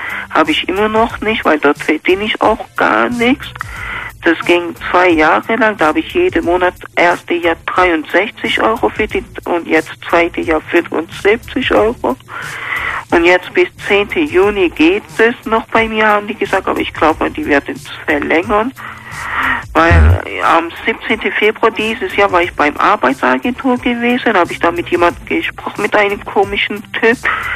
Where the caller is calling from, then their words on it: Stuttgart, Baden-Württemberg, Germany; Ja, ich bin aus Stuttgart.